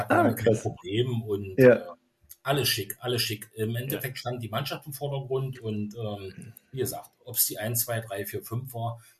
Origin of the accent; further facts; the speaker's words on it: Berlin, Germany; now in Möser, Germany; ich wohne eigentlich schon immer, seit man mich in Schönebeck kennt, im Möser. Ja, wie gesagt, ich bin gebürtiger Berliner.